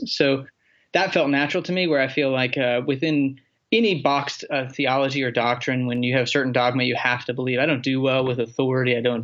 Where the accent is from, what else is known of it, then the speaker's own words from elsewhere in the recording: Texas, United States; I grew up in Texas, where you're kind of born as a Christian. It's just as much a cultural thing as it is a religious thing. So grew up in Texas as a Southern Baptist and Charismatic and eventually Presbyterian.